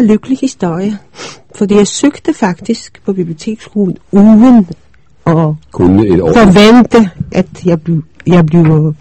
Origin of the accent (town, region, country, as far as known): Poland; Danish is a second language; moved away as an adult; now in Denmark